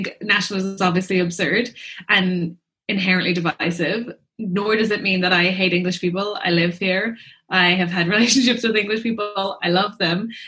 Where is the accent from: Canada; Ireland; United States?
Ireland; So when you're 4 or 5 in Ireland, you start school and you start learning Irish